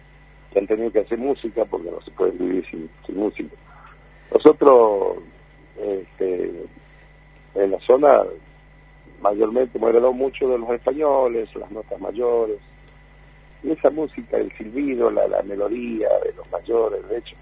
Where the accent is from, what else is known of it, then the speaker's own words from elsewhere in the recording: Salta, Argentina; del Chaco, de donde yo soy, del Chaco salteño